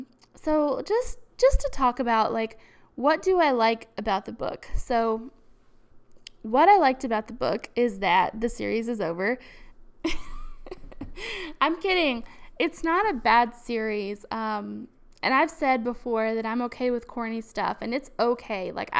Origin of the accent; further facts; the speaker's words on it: Alabama, United States; I am from Alabama, and football is a very big thing here.